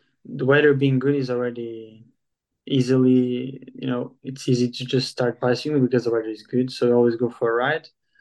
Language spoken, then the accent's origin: English; Portugal; English is a second language; now in Andorra; I'm 25 years old. I'm from Portugal. I currently live in Andorra